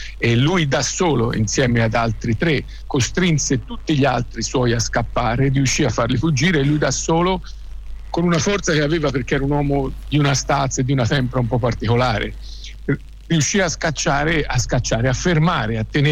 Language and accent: Italian; Campi Bisenzio, Tuscany, Italy; come campigiano, come toscano, come italiano